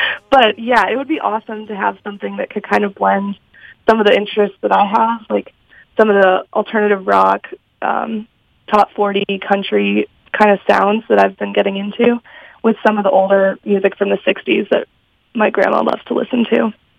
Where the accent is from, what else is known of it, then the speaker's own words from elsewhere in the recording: Ohio, United States; now in Gainesville, United States; And so up until March 2020, I was living in Gainesville, Florida, which is a pretty long drive from my hometown in Northwest Ohio.